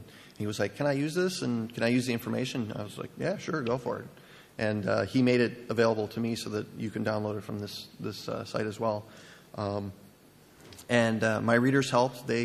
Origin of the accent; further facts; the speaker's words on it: Wisconsin, United States; I put it next to my hometown in Wisconsin, which is 2,500 people